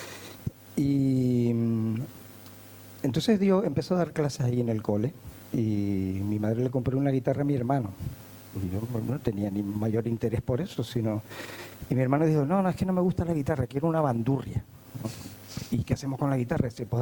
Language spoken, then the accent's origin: Spanish; Caracas, Capital District, Venezuela; born there; Nací en Caracas, como muchos de mi generación, en la clínica Concepción Palacios, que era la clínica donde nacían todos los niños de mi época